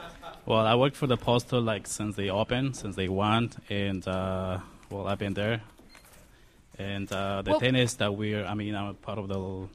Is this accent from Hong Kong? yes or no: no; Ecuador; I'm from Ecuador.